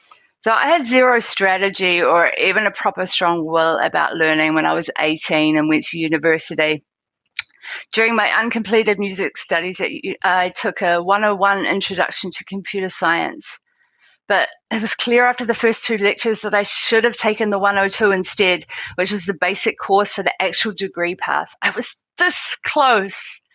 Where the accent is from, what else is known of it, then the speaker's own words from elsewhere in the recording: New Zealand; I come from New Zealand, which is famous for being actually paradise.